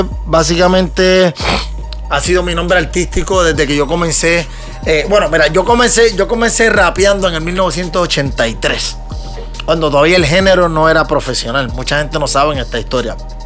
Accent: San Juan, Puerto Rico; also born or lived in Bronx, New York; me crié todo el tiempo en Puerto Rico. Soy de la área de San Juan.

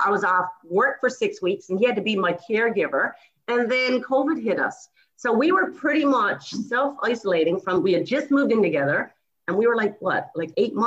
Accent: Clarenville, Newfoundland and Labrador, Canada; We just moved up here on the Northern Peninsula in September. I am originally from Newfoundland. I'm from Clarenville, Newfoundland.

